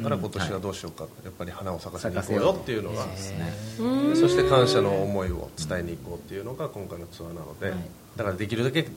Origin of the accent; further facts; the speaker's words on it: Nagoya, Aichi, Japan; まあ、名古屋出身なんですけど